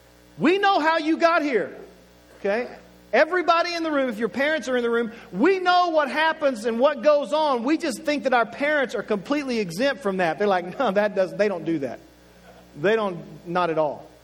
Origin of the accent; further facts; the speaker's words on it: Oklahoma, United States; I'm from Oklahoma, so I'm going to say it like this.